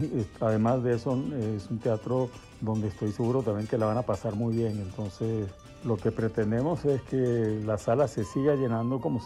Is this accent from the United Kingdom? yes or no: no; Venezuela; Porque creo que nosotros como venezolanos también a veces entramos en una especie de embudo